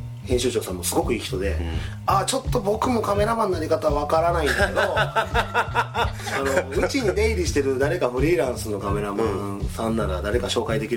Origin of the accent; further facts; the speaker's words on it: Kyoto, Japan; でその僕は京都の出身なんですけど